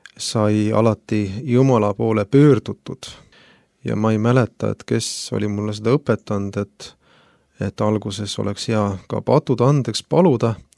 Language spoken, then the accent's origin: Estonian; Lääne-Nigula, Lääne County, Estonia; now in Haapsalu, Estonia; Tere, olen siis Lääne-Nigulast. Elame perega Haapsalus